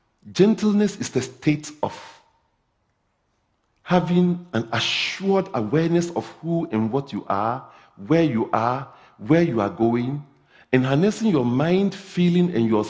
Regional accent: Ghana; I'm a universal citizen. I come from Africa, and nature is my teacher.

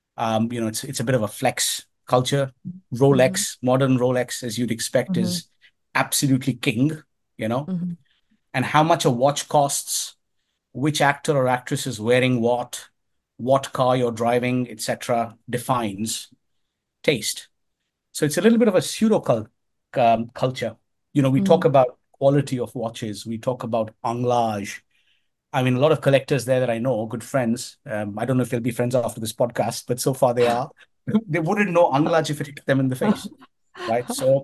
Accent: India; born there; moved away as an adult; also born or lived in United States / London; I spent most of my life outside India. I was born in India, but I went to college in the US. I was educated in Carnegie Mellon.

